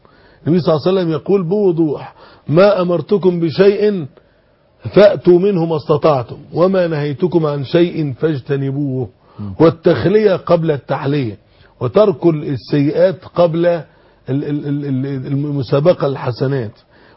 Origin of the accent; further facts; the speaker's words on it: Egypt; وسط التجار الكبار بتوع الموسكي مثلا عندنا في مصر